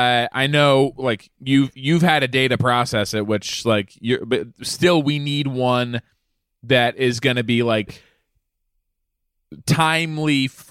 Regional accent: Melbourne, Victoria, Australia; I'm an Australian guy like from Melbourne.

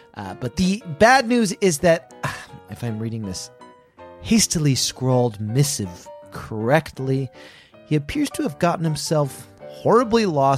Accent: United Kingdom; because I'm British

